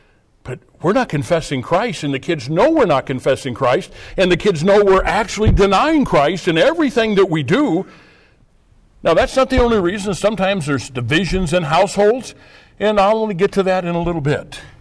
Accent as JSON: {"language": "English", "country": "United States", "accent": "American", "said": "any place I go, people are going to know from my accent to my gestures to my food, everything. They're going to, that's an American."}